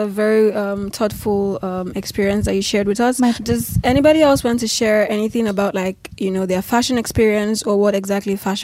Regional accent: Nigeria; I'm from Nigeria.

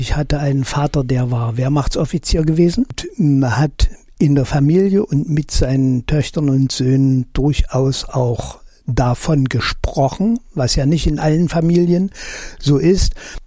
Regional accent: East Germany, Germany; weil ich mit 18 Jahren, aufgewachsen in der DDR, den Wehrdienst in der Nationalen Volksarmee mit einer Totalverweigerung abgelehnt habe.

